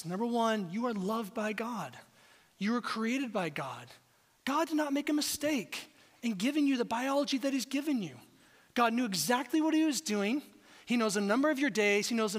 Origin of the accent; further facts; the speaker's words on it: Seattle, Washington, United States; also born or lived in Kansas; I spent 14 years in Kansas as a pastor. I grew up in Seattle, all right?